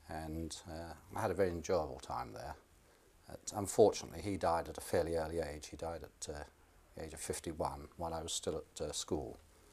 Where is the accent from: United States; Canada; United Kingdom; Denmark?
United Kingdom; London; born there; I was born in London, 1929.